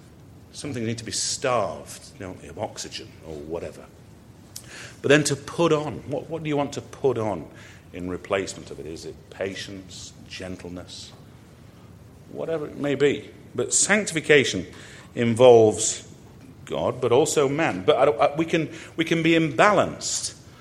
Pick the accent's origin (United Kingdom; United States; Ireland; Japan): United Kingdom; England; I'm an Englishman. Englishmen are not supposed to be too emotional.